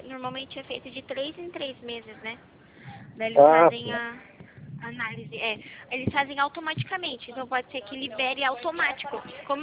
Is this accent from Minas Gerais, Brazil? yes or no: no; Itapetininga, São Paulo, Brazil; Eu sou do estado de São Paulo. Eu sou daqui de Itapetininga. Por isso que meu DDD é 15, é diferente. Até o jeito de eu falar, né? O sotaque.